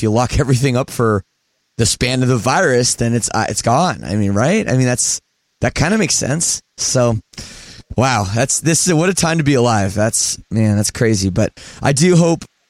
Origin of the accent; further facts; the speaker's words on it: Canada; I'm in the U.S. right now. I'm Canadian, but my band's on tour right now.